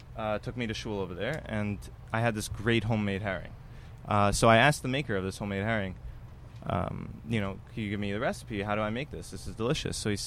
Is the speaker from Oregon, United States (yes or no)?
no; Queens, New York, United States; I grew up in Queens. Ooh. I grew up in Queens, like we like we mentioned.